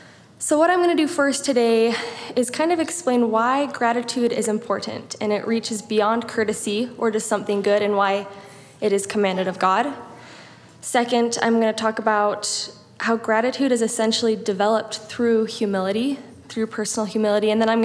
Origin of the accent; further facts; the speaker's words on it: Gilbert, Arizona, United States; also born or lived in Virginia; I grew up in Gilbert, Arizona, right next to the Gilbert Temple, and my husband … grew up in Mapleton, Utah.